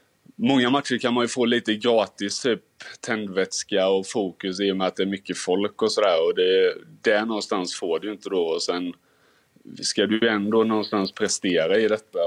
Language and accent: Swedish; Sweden; Nu har jag Nordfeldt här också som svensk också.